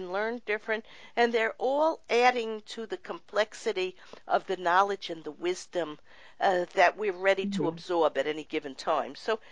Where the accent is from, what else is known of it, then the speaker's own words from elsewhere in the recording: New York, United States; And I'm the same way. I grew up in New York also.